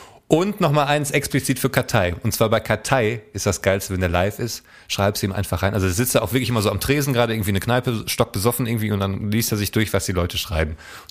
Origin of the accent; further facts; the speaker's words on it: Hesse, Germany; ich bin Hesse